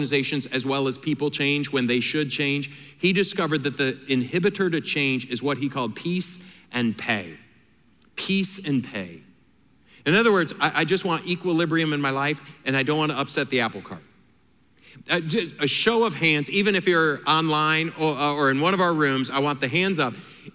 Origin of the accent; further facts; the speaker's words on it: Michigan, United States; Even if I'm from Michigan, 72% of Michiganders live where they were born.